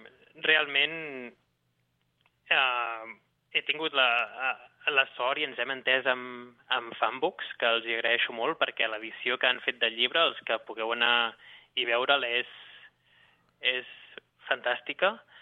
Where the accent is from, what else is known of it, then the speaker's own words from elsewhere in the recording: Arbúcies, Catalonia, Spain; born there; Vaig néixer al Montseny, a Arbúcies, on hi ha el castell de Montsoriu al costat.